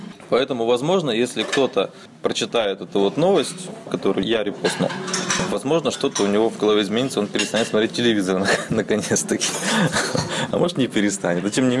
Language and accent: Russian; Magadan Oblast, Russia; А так как я вырос на Марчигане